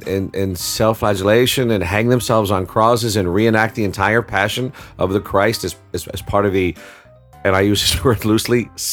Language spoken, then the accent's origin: English; United States; You know, I grew up in the States, and I remember very well my Jewish friends